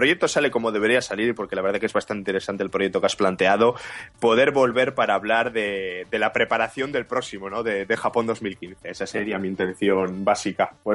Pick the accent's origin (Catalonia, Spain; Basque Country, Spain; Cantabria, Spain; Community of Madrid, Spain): Basque Country, Spain; Bilbao; no, yo soy de Bilbao y me venía a tomar un whisky.